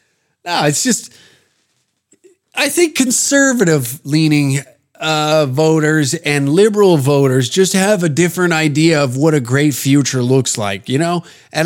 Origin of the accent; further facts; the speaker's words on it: Canada; We really lean into that sort of lumberjack, I'm from the Great White North idea, but things have changed since then